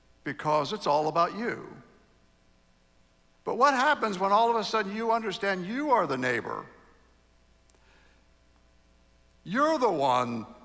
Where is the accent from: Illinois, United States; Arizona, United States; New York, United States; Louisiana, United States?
Louisiana, United States; New Orleans; I grew up in New Orleans, was saved when I was 22